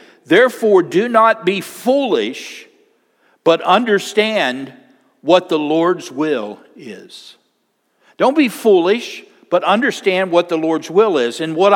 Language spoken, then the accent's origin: English; West Virginia, United States; We lived in a mobile home there in West Virginia. We grew up in West Virginia.